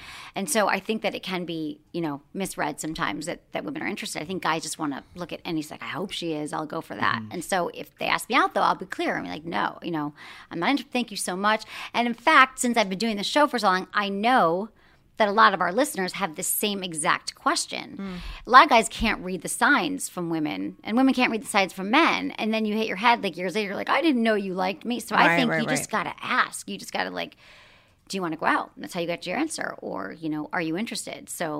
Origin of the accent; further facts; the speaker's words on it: Midwest, United States; I'm from the Midwest.